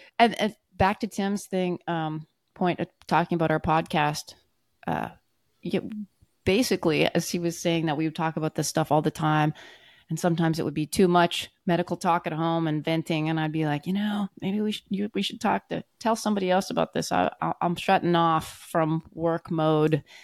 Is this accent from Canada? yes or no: yes; Canada; moved away as an adult; now in United States; We're both born and raised in Canada. Became American immigrants in 94 after we graduated residency.